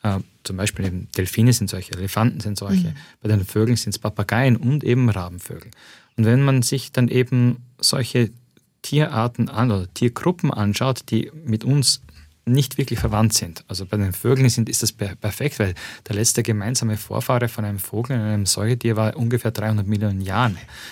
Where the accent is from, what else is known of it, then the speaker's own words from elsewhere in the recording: Austria; Das machen auch unsere Damen bei uns in Österreich die ganze Zeit.